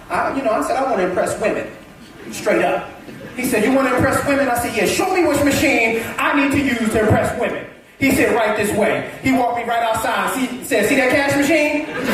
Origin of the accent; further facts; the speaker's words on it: Philadelphia, Pennsylvania, United States; And we got a dish in the States, right? I'm from Philadelphia.